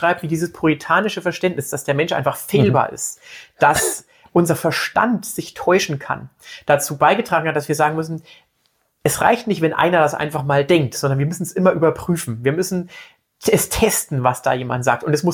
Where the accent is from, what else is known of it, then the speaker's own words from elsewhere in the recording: Bavaria, Germany; ich komme aus Bayern, muss ich ganz ehrlich jetzt zugeben und bekennen und stehe auch dazu das und finde es auch toll. Es ist die schönste Herkunft, die man sich überhaupt auf dieser Welt nur vorstellen kann.